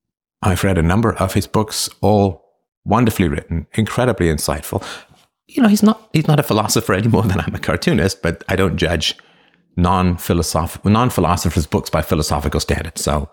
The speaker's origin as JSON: {"language": "English", "region": "England", "country": "United Kingdom", "tie": "born or raised there", "said": "when I was a kid growing up in England"}